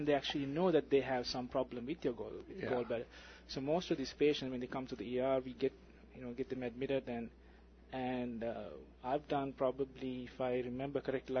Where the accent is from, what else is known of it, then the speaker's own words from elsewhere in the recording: Sri Lanka; also born or lived in London; So I grew up in Sri Lanka for a while and did my finished my medical education in London